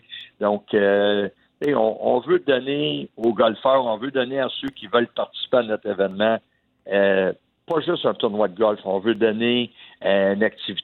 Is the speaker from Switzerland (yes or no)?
no; Hawkesbury, Ontario, Canada; mais Hawkesbury, c'est ma ville natale.